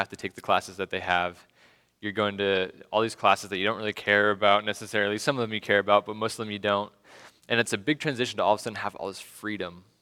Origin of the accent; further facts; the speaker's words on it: Spokane, Washington, United States; moved away as an adult; now in Boise, United States; I moved from Spokane, where I grew up, to Boise, and I left my parents, and I started living in the dorms